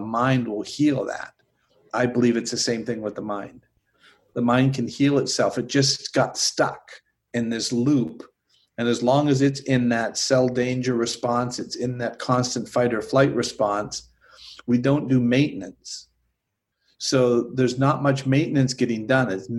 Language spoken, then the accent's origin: English; Canada; I'm from Canada.